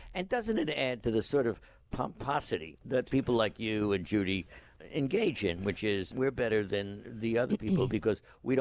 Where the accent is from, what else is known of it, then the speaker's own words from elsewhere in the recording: Manhattan, New York, United States; Are you only saying that because I come from Manhattan?